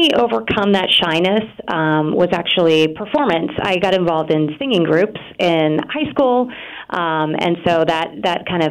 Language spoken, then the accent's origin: English; New England, United States; And I think, you know, growing up in New England, it helped to spark that interest too.